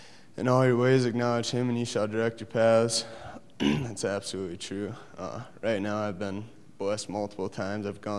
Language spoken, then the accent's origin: English; Watertown, United States; I'm from Watertown. I'm 21.